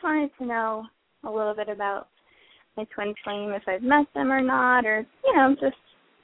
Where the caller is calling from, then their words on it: Westwood, New Jersey, United States; from Westwood, New Jersey.